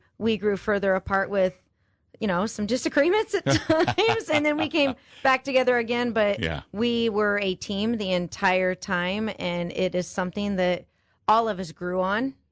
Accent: Alexis, Illinois, United States; I'm actually born and raised in the Alexis North Henderson area. I'm an Alexis High School graduate, which is no longer.

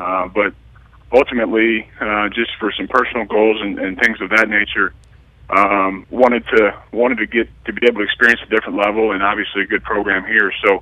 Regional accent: Galesburg, Illinois, United States; growing up in Galesburg

